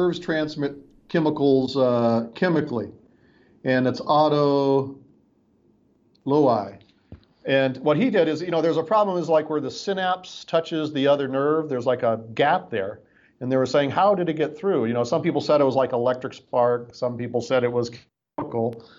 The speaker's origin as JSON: {"language": "English", "region": "England", "country": "United Kingdom", "lives_now": "United States", "said": "And I'm from England. I'm an English speaker, so I'm apt to butcher foreign languages."}